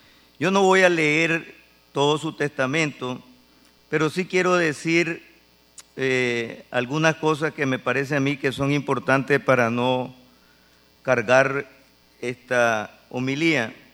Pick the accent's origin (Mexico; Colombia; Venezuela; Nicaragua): Nicaragua; Bueno, aquí dice por ti, pues, pero yo soy de Nicaragua.